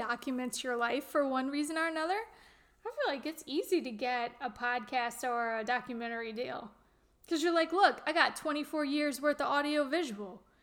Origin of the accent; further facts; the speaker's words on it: St. Bernard, Louisiana, United States; And it was filmed in my hometown of St. Bernard, Louisiana.